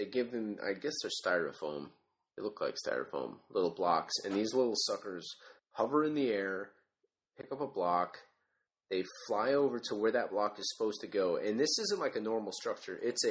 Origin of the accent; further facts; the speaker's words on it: United States; Well, I'm American, so I'm going to say Wally.